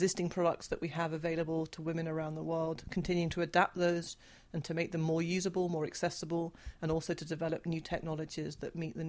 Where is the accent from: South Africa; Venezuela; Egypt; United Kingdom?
United Kingdom; now in United States; As a European, as a Brit